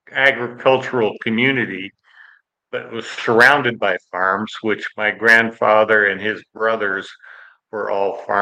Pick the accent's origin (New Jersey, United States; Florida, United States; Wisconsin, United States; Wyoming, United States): Wyoming, United States; Powell; Yes. Yeah. I was born and raised in Powell.